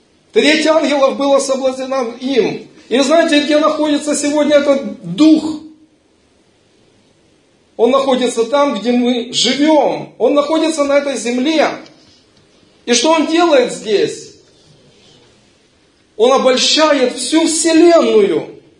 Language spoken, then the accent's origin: Russian; Ukraine; Это было в нашем городе, там откуда я приехал, с Украины.